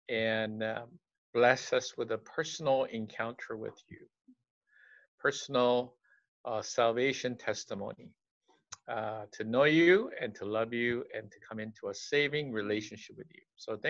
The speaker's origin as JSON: {"language": "English", "country": "United States", "tie": "born or raised there", "said": "And I grew up in America, so, you know, I should be even much better than that."}